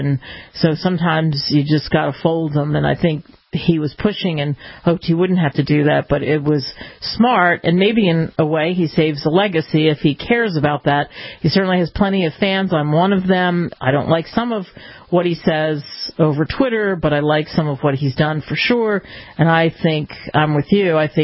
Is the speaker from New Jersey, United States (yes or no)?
yes; New Jersey, United States; also born or lived in Philadelphia, Pennsylvania; I grew up in New Jersey and Philadelphia, in that tri-state area.